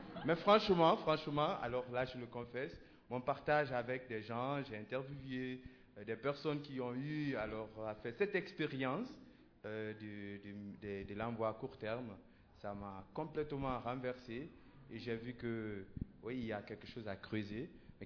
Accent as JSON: {"language": "French", "country": "Guinea", "said": "je viens de la Guinée."}